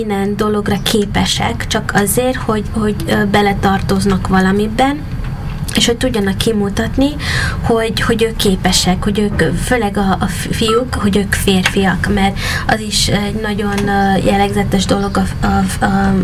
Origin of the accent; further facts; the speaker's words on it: United States; now in Hungary; itt sokkal nagyobb biztonságban érzem magam, mint Amerikában. A mi negyedünk, ahol mi nőttünk fel, az tényleg elég normális